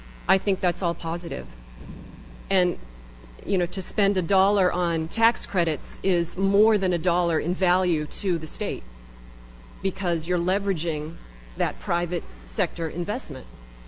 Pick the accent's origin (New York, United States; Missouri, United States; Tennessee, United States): Missouri, United States; Lexington; I'm from Lexington, Missouri. Like Boonville, it's an historic town. We have about 4,700 people who live there.